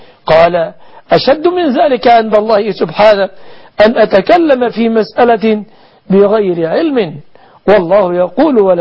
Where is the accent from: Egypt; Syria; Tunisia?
Egypt